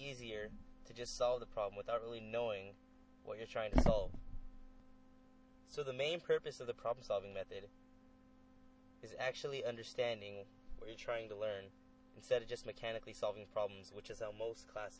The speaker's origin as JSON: {"language": "English", "town": "Los Angeles", "region": "California", "country": "United States", "tie": "born or raised there", "also_born_or_lived": "Tucson / Downey", "said": "I'm from Downey, California, which is a town in Los Angeles County. But this is just where I graduated high school from. In my short life, I've moved a lot. I grew up in L.A., mostly, though. I was born in L.A."}